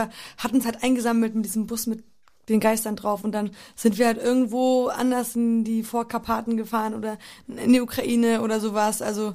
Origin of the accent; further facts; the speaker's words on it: Poland; da, wo ich groß geworden bin, in Polen